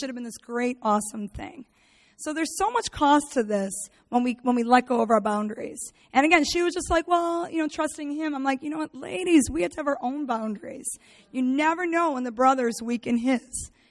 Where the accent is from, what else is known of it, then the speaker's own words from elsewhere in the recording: Chicago, Illinois, United States; now in Michigan, United States; You know, my whole life, I've lived in the city of Chicago. I'm a Chicagoan. Then I moved to Michigan. It's like just two states away, still in the Midwest, so people are kind of the same.